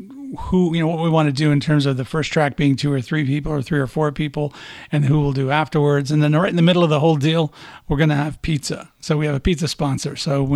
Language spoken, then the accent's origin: English; Midwest, United States; born or raised there; now in Arizona, United States